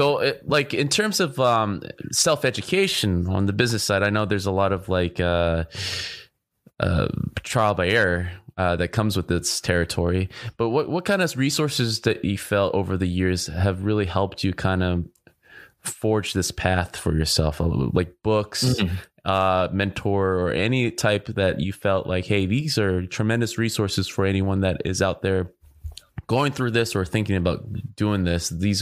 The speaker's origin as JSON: {"language": "English", "region": "California", "country": "United States", "tie": "born or raised there", "said": "I know you're based in Orange County. I grew up in Orange County as well."}